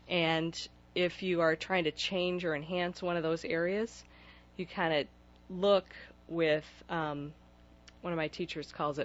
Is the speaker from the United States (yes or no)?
yes; Michigan, United States; also born or lived in Washington; I moved from Washington back to here in 2001. I grew up in the Michigan